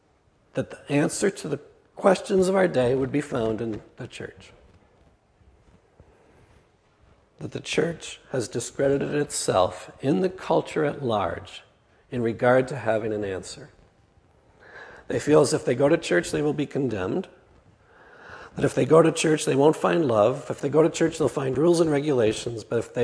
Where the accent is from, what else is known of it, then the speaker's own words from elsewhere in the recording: United States; I'm an American. I'm just going to butcher the language.